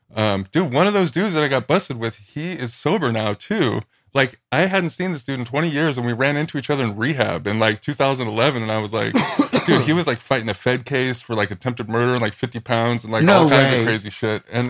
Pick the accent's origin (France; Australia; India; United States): United States; El Cajon, California; also born or lived in La Mesa; I grew up in El Cajon down in San Diego and La Mesa.